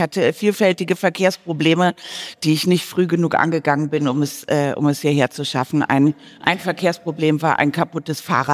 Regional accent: Mainz, Rhineland-Palatinate, Germany; born there; weil ich bin in Mainz geboren am 7. September

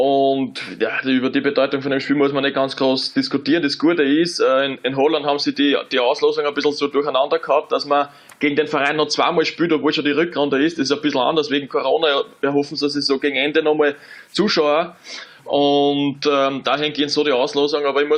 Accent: Austria; weil es mich als Österreicher ganz einfach

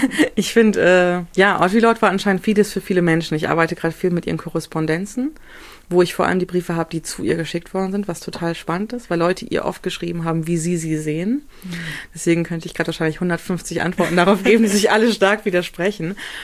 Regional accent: Bremen, Germany; ich bin halt in Bremen zur Schule gegangen, als der PISA-Test war, auf die Kornstraße.

